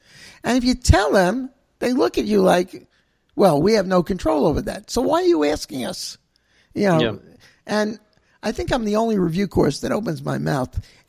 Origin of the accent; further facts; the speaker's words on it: New York, United States; But I'm from New York, so we're just as bad.